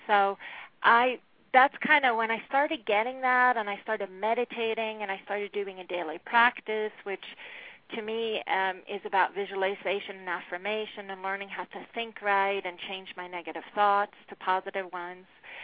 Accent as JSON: {"language": "English", "country": "Sweden", "said": "I'm originally from Sweden, and I come from a very different type of place."}